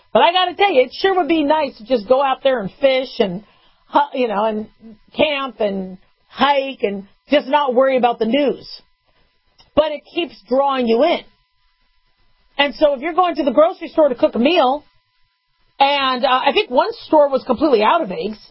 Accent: United States; maybe we as the American people need to control

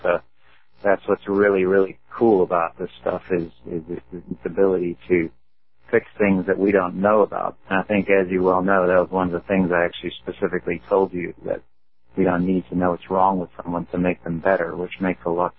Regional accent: South Africa; now in United States; Yeah, I grew up in South Africa, yeah. So, yeah, great place. Miss it a lot.

